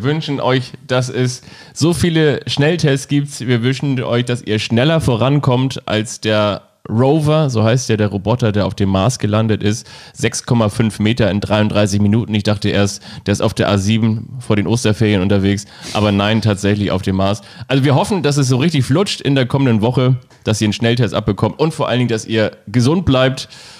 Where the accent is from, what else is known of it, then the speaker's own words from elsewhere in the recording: Hamburg, Germany; Das ist meine Heimat in Hamburg, da bin ich zu Hause.